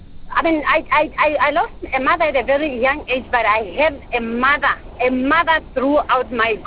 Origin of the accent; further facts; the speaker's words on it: South Africa; first language Afrikaans; English is a second language; This is my mother tongue.